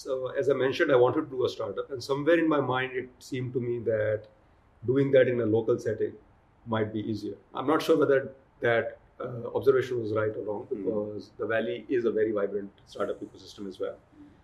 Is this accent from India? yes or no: yes; Delhi, India; So I've been born and brought up in Delhi.